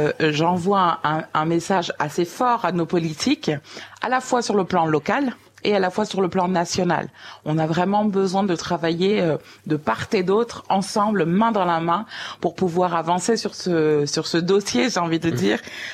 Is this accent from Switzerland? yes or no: no; French Guiana; Quand j'étais petite en Guyane et que je regardais la cérémonie